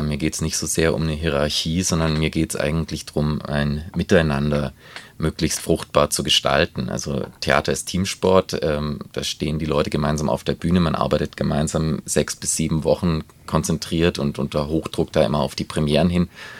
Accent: Sigmaringen, Baden-Württemberg, Germany; Also ich komme aus Sigmaringen ursprünglich, dort bin ich aufgewachsen

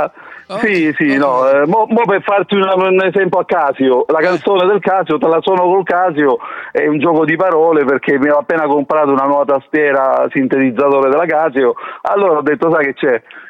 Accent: Marino, Lazio, Italy; born there; ho origini meridionali, mia madre era siciliana, mio padre calabrese, però io sono nato insomma qui vicino Roma, a Marino

